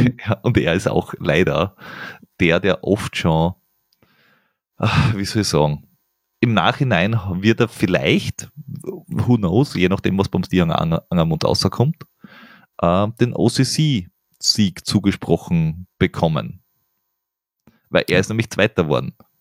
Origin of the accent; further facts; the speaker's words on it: Austria; Außerdem, wir sind aus Österreich und das ist in der Schweiz.